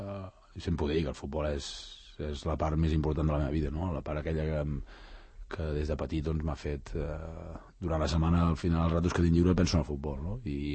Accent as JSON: {"language": "Catalan", "town": "Tordera", "region": "Catalonia", "country": "Spain", "said": "Jo vinc de Tordera, visc a Tordera"}